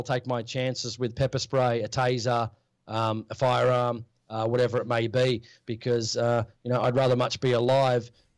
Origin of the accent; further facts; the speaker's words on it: New South Wales, Australia; You know, my family voted Labor. I'm from Western Sydney. That's Labor heartland.